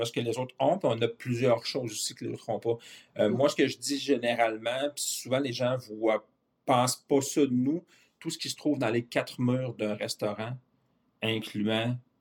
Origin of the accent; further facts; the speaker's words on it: Quebec City, Quebec, Canada; Je suis directeur général de Zanette, succursale de Québec. Je suis natif de Québec, de la Rive-Sud.